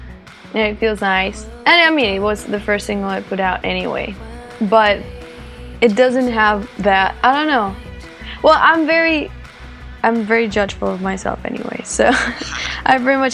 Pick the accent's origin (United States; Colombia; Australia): Colombia; moved away; I was raised in Colombia in a very close society.